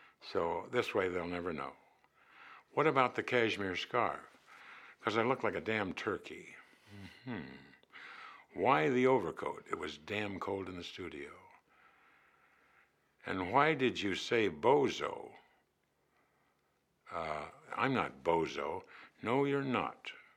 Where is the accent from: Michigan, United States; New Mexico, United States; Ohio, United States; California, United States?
Ohio, United States; Dayton; I was born in Dayton, lived out just over from NCR